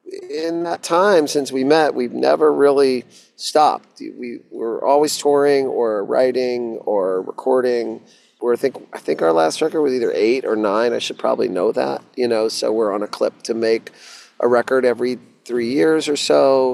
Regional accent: Dallas, Texas, United States; I grew up in Dallas. I grew up in the, you know, the place where they had the most chain restaurants per capita.

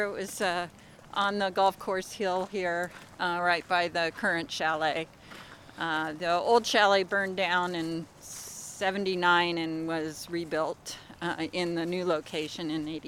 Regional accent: Anchorage, Alaska, United States; I grew up in Anchorage, born and raised here, and my parents were original members of the Nordic Ski Club of Anchorage

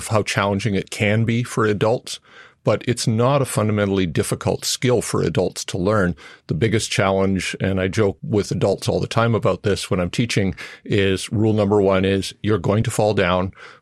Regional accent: Canada; I grew up in Canada

